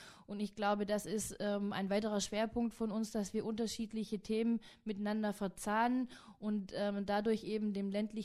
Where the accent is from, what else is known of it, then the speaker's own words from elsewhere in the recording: Tübingen, Baden-Württemberg, Germany; born there; now in Lippe, Germany; meine schwäbischen Wurzeln, die kann ich nicht verleugnen, beziehungsweise die kann man, glaube ich, nicht überhören. Ich bin in Tübingen geboren, daher auch der leichte Akzent und habe dort mein Studium an der Universität in Tübingen absolviert